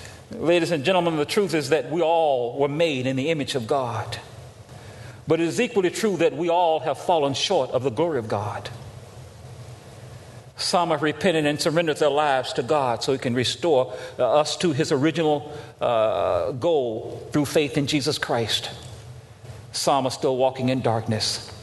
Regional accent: Mississippi, United States; Emmett Till was a 16-year-old boy that was lynched not very far from where I grew up in Mississippi.

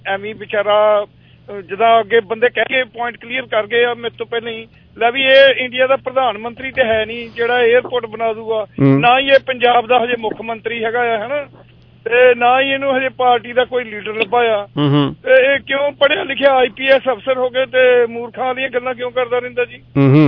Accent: Jalandhar, Punjab, India; ਜਲੰਧਰ ਸਾਡਾ ਸ਼ਹਿਰ ਹੈ ਇਹਦੀ ਮੈਂ ਰਿਹਾਇਸ਼ ਦਾ ਪ੍ਰਬੰਧ ਕਰ ਦੂੰਗਾ ਜੀ

